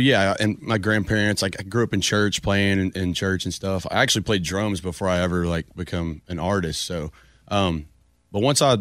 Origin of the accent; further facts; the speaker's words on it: Nashville, Tennessee, United States; I grew up right here in Nashville.